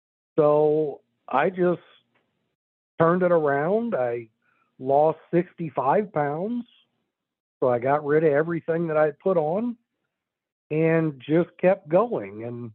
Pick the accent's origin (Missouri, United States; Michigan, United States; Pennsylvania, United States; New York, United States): Missouri, United States; St. Charles; I grew up in St. Charles, even though my dad's side of the family is all from Troy. And my mom's side is from Old Monroe.